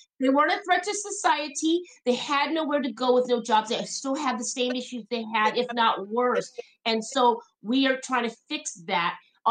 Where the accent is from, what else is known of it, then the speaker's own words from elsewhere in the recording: West Covina, California, United States; I'm from West Covina.